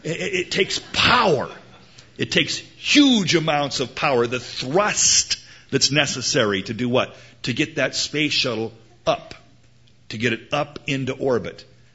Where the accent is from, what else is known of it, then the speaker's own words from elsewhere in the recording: Portland, Oregon, United States; I can recall when I was a little tiny guy in Portland, Oregon. I was born in Portland.